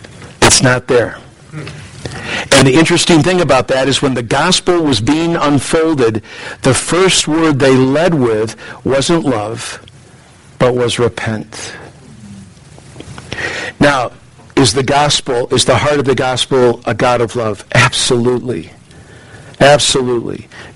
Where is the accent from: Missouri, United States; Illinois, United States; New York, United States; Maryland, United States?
Illinois, United States; Wheaton; Again, growing up in Wheaton, when the Lord got a hold of my life as a 17-year-old in high school